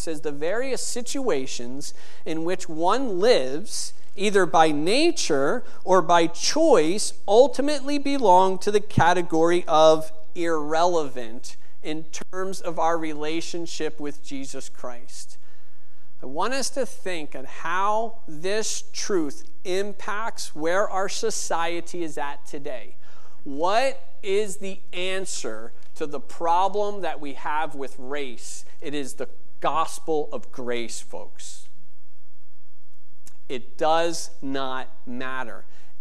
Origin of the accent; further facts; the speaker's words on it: Pennsylvania, United States; I'm from Pennsylvania, right? You guys know that.